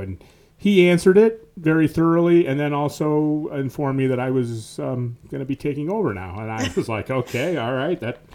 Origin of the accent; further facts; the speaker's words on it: Clyde, Ohio, United States; I was born and raised in Clyde, Ohio, and have spent most of my career in Ohio.